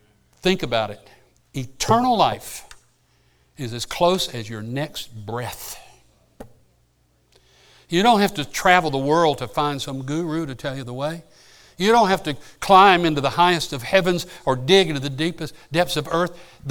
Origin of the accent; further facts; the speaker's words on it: Panama City, Florida, United States; When I was a boy growing up in Panama City, went to St. Andrew's Church of God